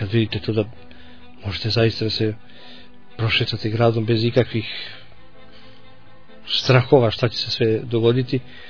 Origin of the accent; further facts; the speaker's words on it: Serbia; ja sam ti iz Srbije.